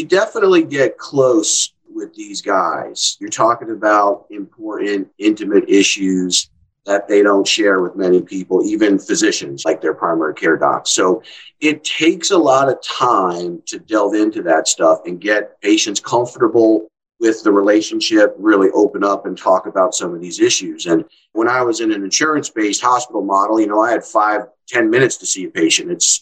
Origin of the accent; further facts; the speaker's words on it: West Point, New York, United States; I'm from New York, originally from the big city, but then we moved upstate to the West Point area.